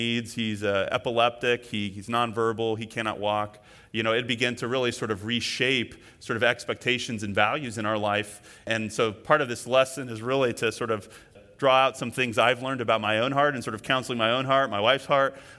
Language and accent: English; California, United States; And so like growing up in California, if you've ever been to Yosemite Mountain